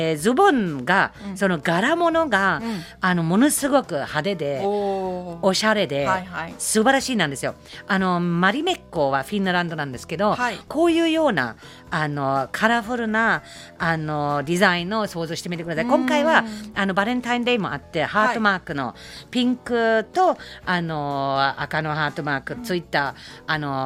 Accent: Germany; Japanese is a second language; ドイツ生まれ育ちなのであの1月になると凍りますよね、だからスケートは普通にやりますね

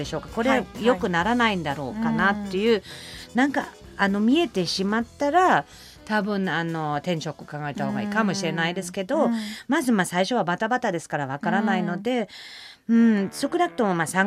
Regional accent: Germany; Japanese is a second language; まあドイツ人ですから、あえてオンとオフ超はっきりしますからね。

